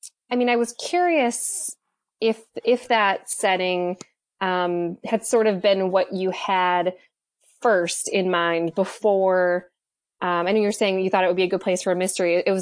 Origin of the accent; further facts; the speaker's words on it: Westport, Massachusetts, United States; It's set in Little Compton, which is right next door to where I grew up. I grew up in Westport, Mass.